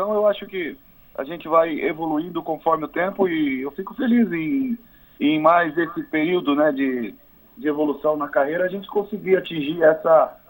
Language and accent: Portuguese; Londrina, Paraná, Brazil; born there; eu estou na minha cidade natal, que é Londrina, aqui no interior do Paraná.